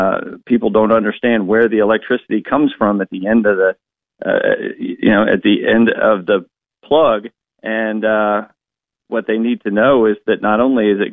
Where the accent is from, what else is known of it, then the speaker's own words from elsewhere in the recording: Virginia, United States; their FBI is seeking to infiltrate Catholic churches in my home state of Virginia